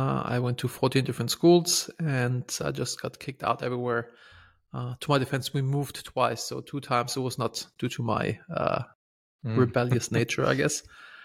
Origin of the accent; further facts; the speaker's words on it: Germany; also born or lived in Los Angeles; now in Bodrum, Turkey; I'm originally from Germany. I lived in Los Angeles for 8 years, and now we are in Bodrum, Turkey for 7 years.